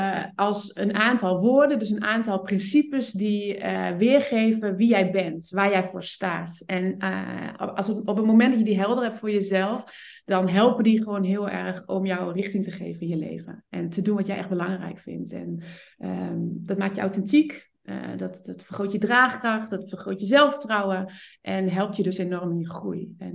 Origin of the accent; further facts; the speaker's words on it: Holten, Overijssel, Netherlands; ik kom uit Holten